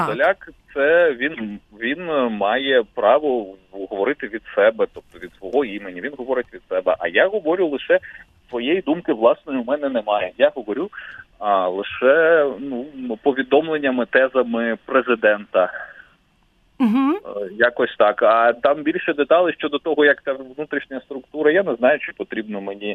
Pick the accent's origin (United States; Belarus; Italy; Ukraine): Ukraine; Kryvyi Rih, Dnipropetrovsk Oblast; ну, скажімо так, за от весь час жодного разу не склалося у мене враження, що президент знає, що я з Кривого Рогу.